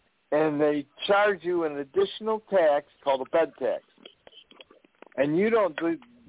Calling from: Buffalo, New York, United States; Many of you know I'm calling from Buffalo, New York.

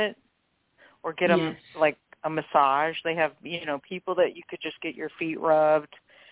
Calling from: New Orleans, Louisiana, United States; from New Orleans.

